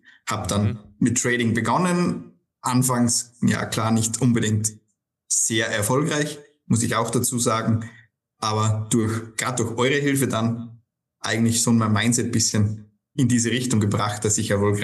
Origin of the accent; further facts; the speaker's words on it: Austria; komme aus Österreich